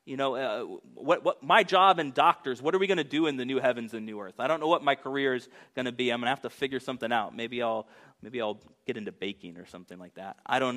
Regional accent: United States; What it kind of showed me, though, is that is my default as an American.

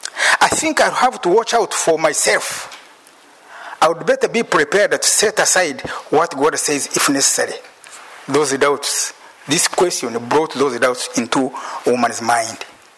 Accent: Uganda; Even in Africa, I come from Uganda.

